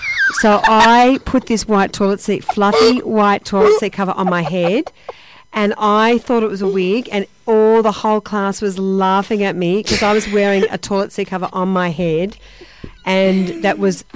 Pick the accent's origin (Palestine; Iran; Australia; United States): Australia; Geelong, Victoria; I went to Sacred Heart College in Geelong, and then I went to Geelong College. I grew up in Geelong. So I've got a sister and a brother